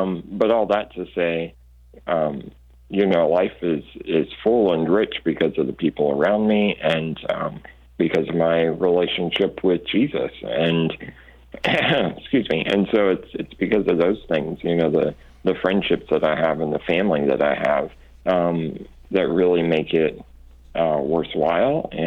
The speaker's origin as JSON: {"language": "English", "region": "North Carolina", "country": "United States", "said": "it started back home in North Carolina."}